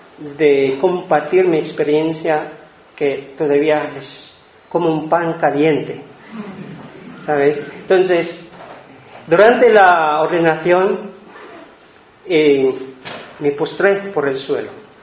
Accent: Mindanao, Philippines; Soy de Mindanao, más de allá, para Malasia, nuestros hermanos musulmanes

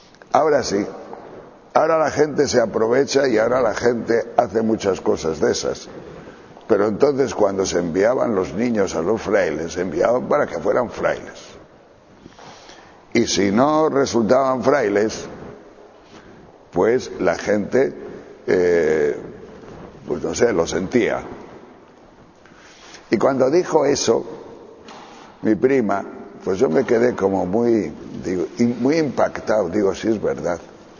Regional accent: Tejerina, Castile and León, Spain; en pueblos de 3.000 o 4.000 habitantes, en Sahagún, no había instituto, y mucho menos en mi pueblo, en Tejerina.

